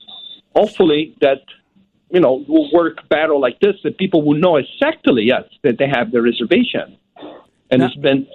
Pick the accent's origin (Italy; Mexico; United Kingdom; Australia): Italy; Sicily; now in United States; from Sicily. Actually, I'm Southern from Sicily